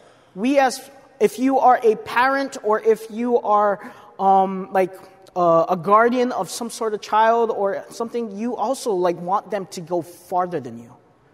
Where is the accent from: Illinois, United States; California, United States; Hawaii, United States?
Hawaii, United States; now in St. Helens, United States; I was born and raised on Oahu and I live in St. Helens. Or I guess Warren now